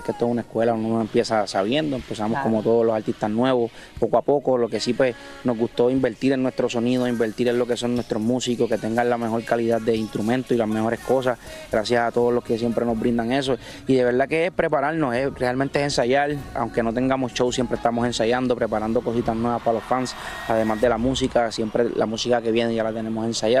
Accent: New York, United States; Sabes que crecí ahí en New York, ahí salió el flow.

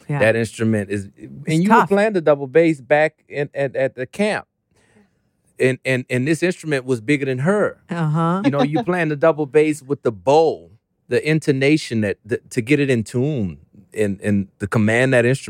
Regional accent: New Orleans, Louisiana, United States; So when I was growing up in New Orleans, Kendall, Louisiana, You'd be on TV.

